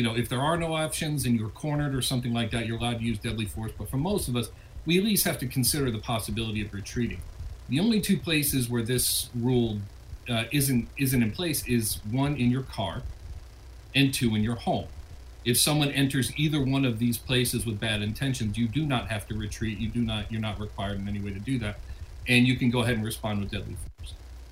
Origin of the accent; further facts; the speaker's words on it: Ohio, United States; My home state of Ohio is currently has a bill in the legislature